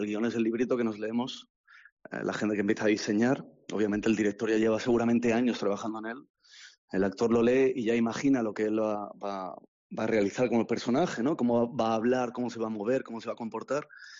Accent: Barcelona, Catalonia, Spain; moved away as an adult; now in London, United Kingdom; Yo soy de Barcelona, soy aquí español de Barcelona. Decidí irme a Londres ya no tan joven. Pensé que era como mi último tren, tenía 30 años.

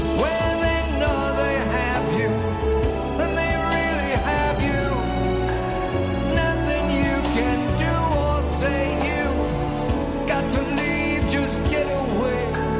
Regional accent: Spain; yo como español me siento absolutamente orgulloso de ser un compatriota suyo.

